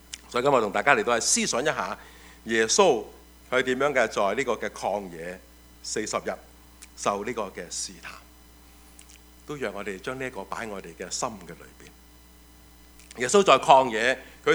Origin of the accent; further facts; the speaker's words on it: China; 我们中国人说一元复始就万象更新，是不是？